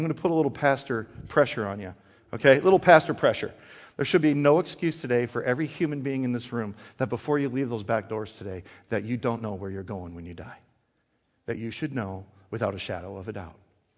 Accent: Wisconsin, United States; I'm a cheesehead. You can judge me as a cheesehead. That's fine. Okay? I'm born and raised in the North.

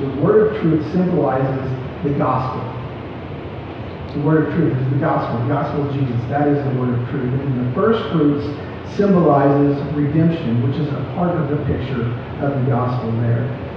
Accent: Oklahoma, United States; It's okay, I'm from Oklahoma, I speak Oklahoma.

